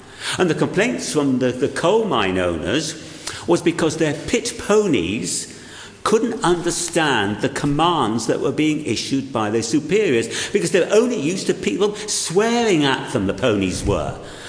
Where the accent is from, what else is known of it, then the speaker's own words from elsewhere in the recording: Wales, United Kingdom; I was brought up in South Wales